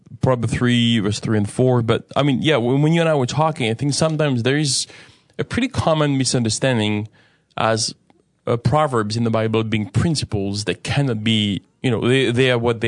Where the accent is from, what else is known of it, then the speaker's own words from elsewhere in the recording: France; despite the fact that I'm from France